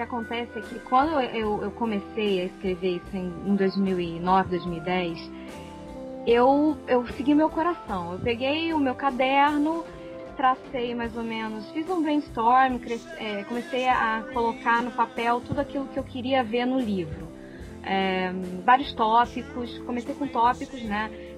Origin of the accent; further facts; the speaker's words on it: Rio de Janeiro, Brazil; porque eu sou carioca.